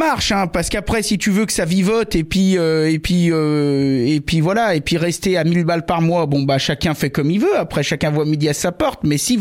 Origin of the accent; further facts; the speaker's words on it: Auvergne-Rhône-Alpes, France; maintenant je suis dans la Loire, mais j'ai grandi dans l'Ain, moi.